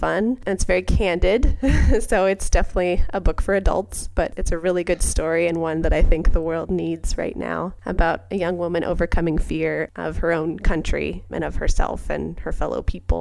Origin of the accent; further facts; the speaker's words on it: Ketchikan, Alaska, United States; So I grew up in Ketchikan, which is a pretty small town. It's the biggest town for hundreds of miles, but it's small. It's about 13,000 people, and it's on an island with no road access.